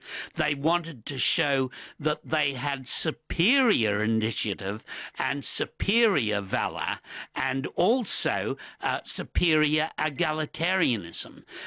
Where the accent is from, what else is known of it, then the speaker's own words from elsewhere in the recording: Australia; as an Australian